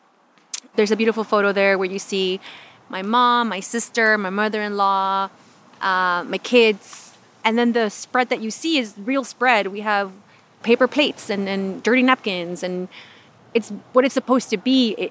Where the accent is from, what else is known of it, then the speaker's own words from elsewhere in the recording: Oaxaca, Mexico; now in United States; I am both American and I am both from Oaxaca.